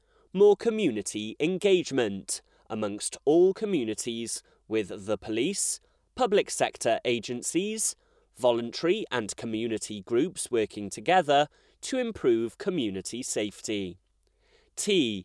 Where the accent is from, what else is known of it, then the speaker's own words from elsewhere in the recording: West Midlands, United Kingdom; born there; I was born in Warwickshire and for more than 30 years have been active in communities in Kenilworth.